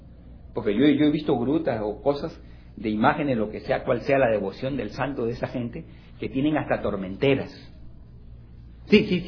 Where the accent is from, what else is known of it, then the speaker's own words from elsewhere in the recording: Peru; yo soy del Perú y puedo hablar del Perú.